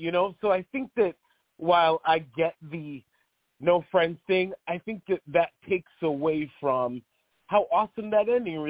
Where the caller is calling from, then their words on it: Albany, New York, United States; I'm calling from Albany.